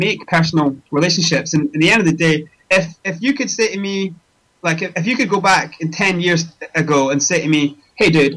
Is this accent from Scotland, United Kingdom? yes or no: yes; Scotland, United Kingdom; also born or lived in South Africa; I'm from Scotland. I was born in South Africa and I was raised in Scotland from the age of 14.